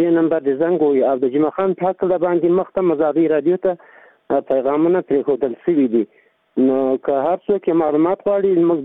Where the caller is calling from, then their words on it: Janikhel, Paktika, Afghanistan; د پکتیکا دی ولایت د جانخیل ولسوالی تاسو سره په تماس کې یم